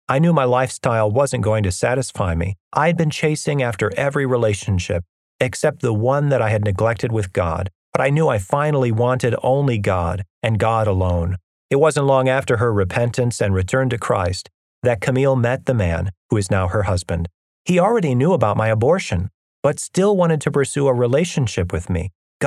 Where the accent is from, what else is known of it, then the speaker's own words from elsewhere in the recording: Amarillo, Texas, United States; also born or lived in Dallas; All the same stuff that I was wrestling with in my hometown of Amarillo was waiting for me in Dallas.